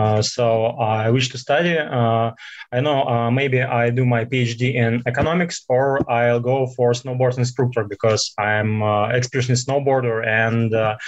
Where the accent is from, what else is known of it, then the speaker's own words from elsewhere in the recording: Moscow, Russia; English is a second language; I'm from Moscow